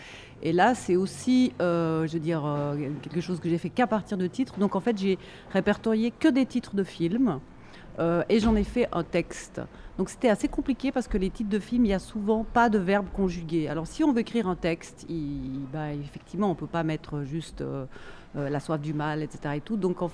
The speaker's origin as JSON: {"language": "French", "country": "Switzerland", "accent": "Swiss", "said": "En plus, j'ai un accent suisse, ça ne va pas du tout."}